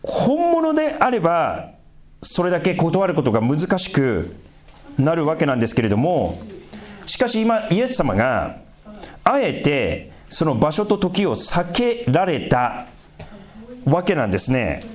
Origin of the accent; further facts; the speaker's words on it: Sendai, Miyagi, Japan; 私自身が仙台出身でしょっちゅう行ってたんですね